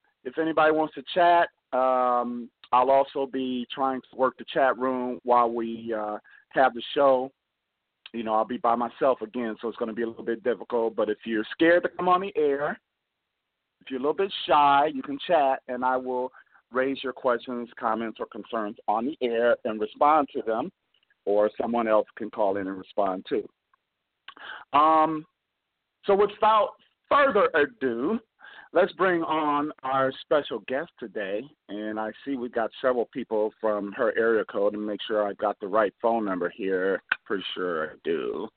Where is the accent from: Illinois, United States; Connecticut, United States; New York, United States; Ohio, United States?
Ohio, United States; now in Florida, United States; I'm from Ohio originally, and everybody's like down here in Florida. They just hug themselves when I say Ohio.